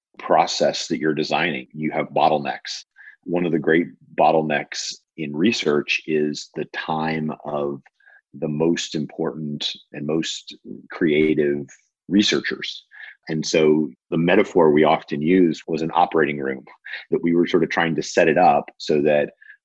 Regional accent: Atlanta, Georgia, United States; I grew up in Atlanta, Georgia. Went to a very small, very progressive school called the Paideia School in Atlanta

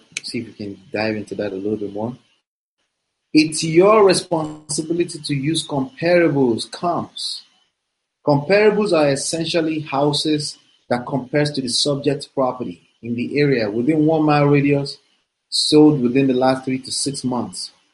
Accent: Nigeria; I'm trying to use the familiarity of me being a Nigerian.

